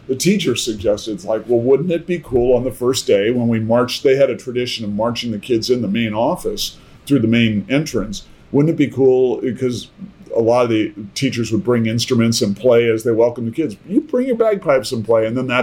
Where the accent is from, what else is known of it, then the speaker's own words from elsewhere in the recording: San Francisco, California, United States; I grew up around the Scottish community and a little bit of the Irish community in San Francisco as a young kid, going to all these bagpipe concerts and marching in parades with my dad.